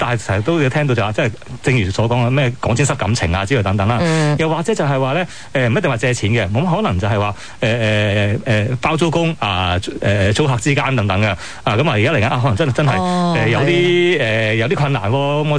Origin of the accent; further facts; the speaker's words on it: China; 因为我哋都系中国人啊嘛